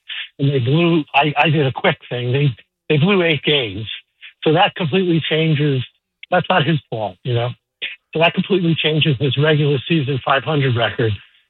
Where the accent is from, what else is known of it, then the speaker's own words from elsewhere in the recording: Bronx, New York, United States; I'm from the Bronx originally.